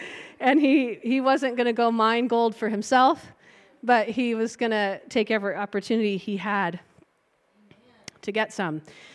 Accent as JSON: {"language": "English", "town": "Oroville", "region": "California", "country": "United States", "tie": "born or raised there", "said": "I grew up in Oroville, which is north of Sacramento. Oroville. It's a gold mining town."}